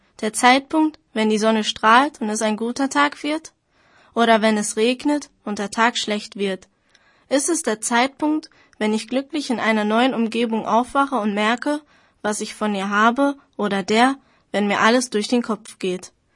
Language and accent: German; Essen, North Rhine-Westphalia, Germany; born there; ich bin 16 Jahre alt und besuche das Gymnasium Alfred Krupp. Ich bin Tunesierin, aber hier in Essen geboren.